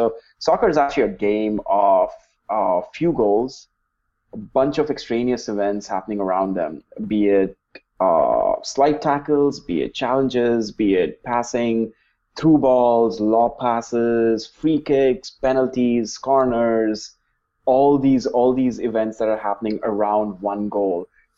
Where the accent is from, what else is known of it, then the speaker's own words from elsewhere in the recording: India; so I grew up in India, and the feed that we used to get back in India